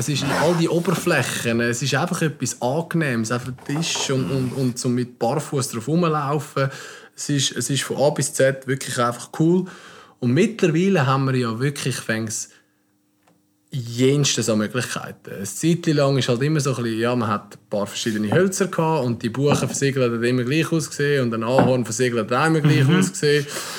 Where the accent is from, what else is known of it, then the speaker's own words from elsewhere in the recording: Switzerland; Ist natürlich bei uns in der Schweiz dann eine Preisfrage